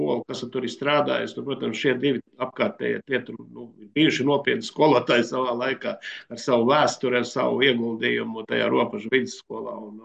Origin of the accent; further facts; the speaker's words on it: Viesīte, Selonia, Latvia; kā sēlis ierodoties tur, kad es ieraudzīju sēlis no viesītes